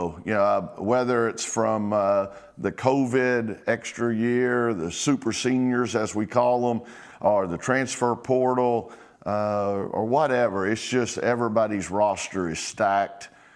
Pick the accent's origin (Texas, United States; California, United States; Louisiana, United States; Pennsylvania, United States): Texas, United States; Dallas; Hey, I grew up in Dallas, folks.